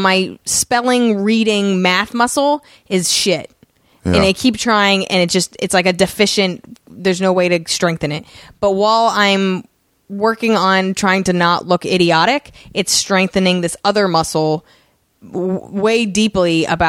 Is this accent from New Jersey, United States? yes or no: yes; New Jersey, United States; Like, I'm from Jersey, and we just don't pronounce things.